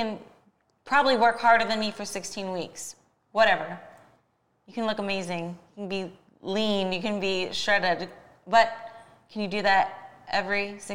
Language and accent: English; Akron, Ohio, United States; And, like, I'm a girl from Akron, Ohio. I never thought I would even leave Ohio.